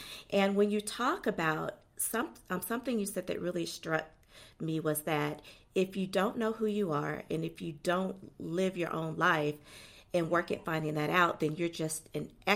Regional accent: Brewton, Alabama, United States; now in Atlanta, United States; I am originally from the South. You know, I currently reside in Metro Atlanta, but I'm an Alabama girl, small town, Alabama, a town called Brewton. 45 minutes from Pensacola, Florida, a little stop in the road.

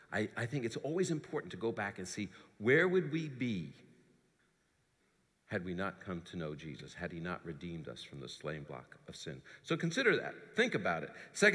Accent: New York, United States; I'm still a New Yorker, but I am not that aggressive person that I thought I was.

